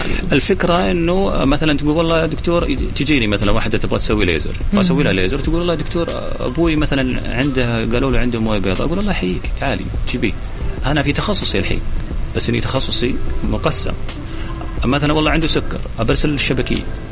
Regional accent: Saudi Arabia; هذا المشهور في العالم كله تقريبا، وعندنا في السعودية برضه

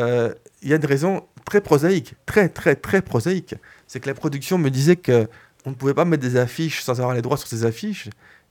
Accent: Belgium; Oui, parce que je suis belge.

